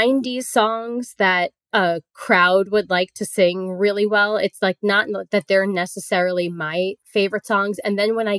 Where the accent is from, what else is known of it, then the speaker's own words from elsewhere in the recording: New York, United States; I grew up on Long Island.